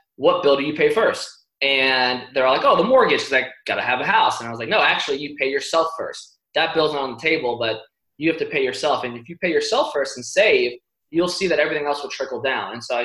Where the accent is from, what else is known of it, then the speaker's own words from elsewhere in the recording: New York City, New York, United States; born there; also born or lived in Ocala, Florida; I grew up actually. I was born in the Bronx.